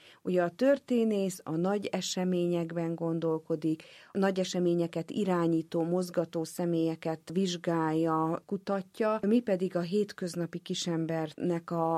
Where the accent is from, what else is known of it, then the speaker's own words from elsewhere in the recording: Máriakálnok, Győr-Moson-Sopron, Hungary; szinte természetesen adódott, hogy a szülőfalum, amelyet úgy hívnak, hogy Mária Kálnoknak a búcsújáró helyéről írjak